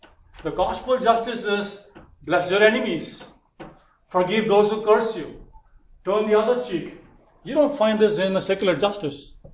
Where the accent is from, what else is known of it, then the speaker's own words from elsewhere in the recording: India; I'm a newcomer to this culture. So when I look at the whole justice, because I come from India